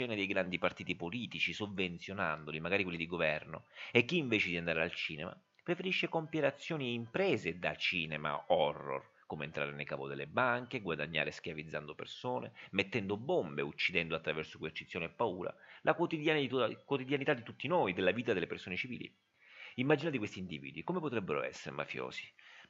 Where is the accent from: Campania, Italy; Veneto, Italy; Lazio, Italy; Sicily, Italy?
Sicily, Italy; io da siciliano credo di essere, a mie spese purtroppo, un esperto di dinamiche mafiose.